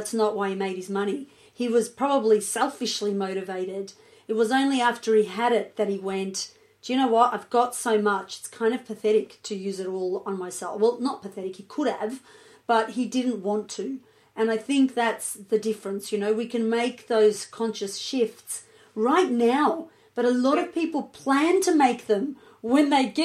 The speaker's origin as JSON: {"language": "English", "country": "Australia", "tie": "born or raised there", "said": "I grew up in Australia. Probably wasn't like that for my parents who grew up in Greece."}